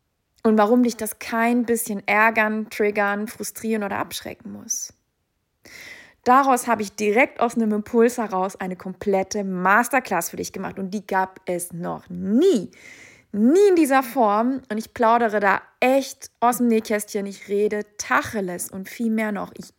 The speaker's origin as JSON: {"language": "German", "country": "Sweden", "said": "Ich habe sie im Flieger gedroppt auf dem Weg hier nach Schweden. Ich bin in meinem Heimatland in einem wunderschönen Haus."}